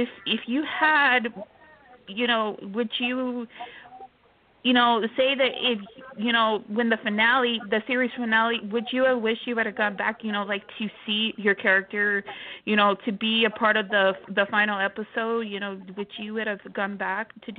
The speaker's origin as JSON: {"language": "English", "town": "Houston", "region": "Texas", "country": "United States", "said": "I'm from Houston, Texas."}